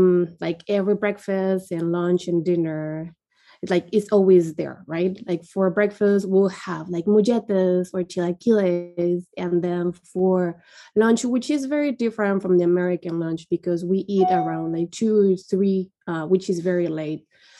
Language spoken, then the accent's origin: English; Guadalajara, Jalisco, Mexico; now in San Francisco Bay Area, United States; and I'm from Guadalajara, Mexico, but I live in the San Francisco Bay Area.